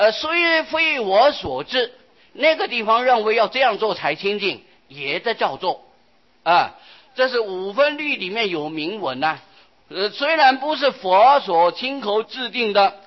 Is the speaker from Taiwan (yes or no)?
yes; Taiwan; 老实说，40年前我们台湾人一般呢，有好多死掉的猪还是照吃不误的。我在6、7岁的时候，我还是亲身经验的啊